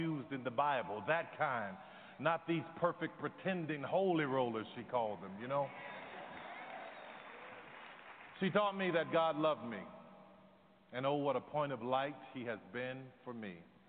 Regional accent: New Orleans, Louisiana, United States; I grew up in New Orleans.

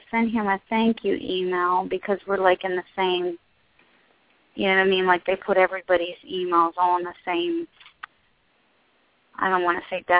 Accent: Pennsylvania, United States; Pennsylvania.

